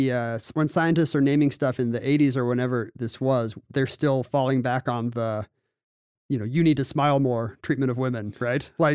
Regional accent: Seattle, Washington, United States; I'm not going to smile. I'm from Seattle.

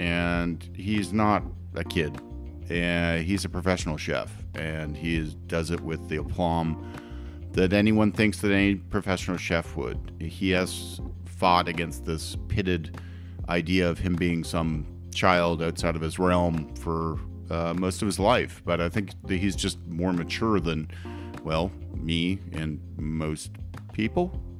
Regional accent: Canada; I'm Canadian.

